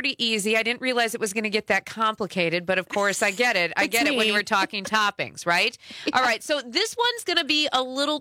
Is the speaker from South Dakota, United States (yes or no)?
yes; South Dakota, United States; I know. I grew up in South Dakota. We don't have any professional sports teams.